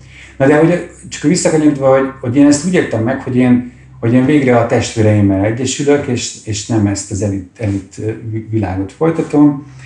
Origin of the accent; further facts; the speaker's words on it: Budapest, Hungary; én egy budai ilyen értelmiségi millióból származom